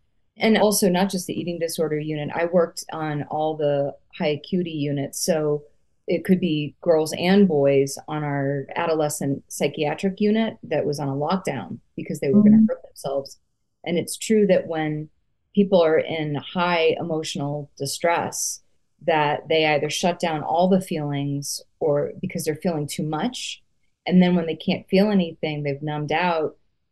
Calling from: Littleton, Colorado, United States; Yeah, I'm in sort of Denver metro area, just south of Denver, called unincorporated Littleton.

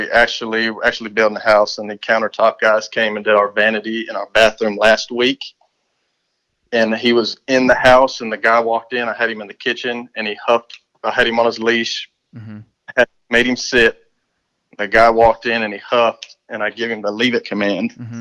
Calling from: Florida, United States; Up in the panhandle around right outside of Tallahassee.

